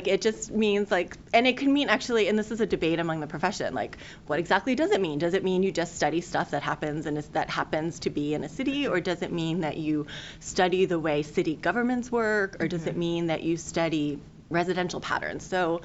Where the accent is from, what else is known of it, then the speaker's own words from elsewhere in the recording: Williamsburg, Virginia, United States; I did not see in, you know, growing up